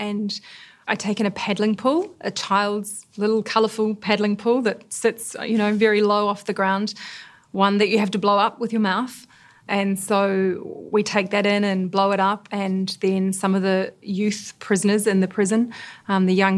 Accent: New Zealand; now in Phnom Penh, Cambodia; I'm from New Zealand. And I currently live and have lived for 7 years in Cambodia, Phnom Penh.

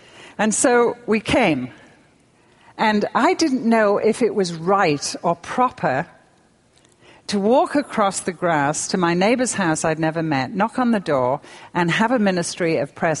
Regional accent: United Kingdom; Plus, I'm British. You do not intrude on people's privacy.

